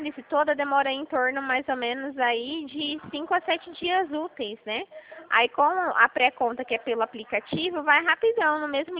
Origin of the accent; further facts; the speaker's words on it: Dracena, São Paulo, Brazil; eu sou daqui de Dracena.